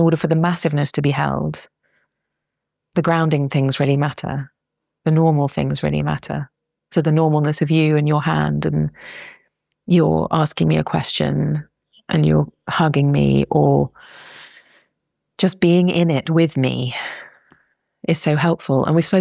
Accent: England, United Kingdom; I always joke with myself about a cup of tea and being English

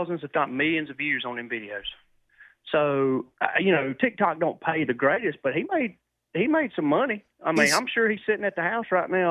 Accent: South Carolina, United States; I'm like, dude, I'm from South Carolina.

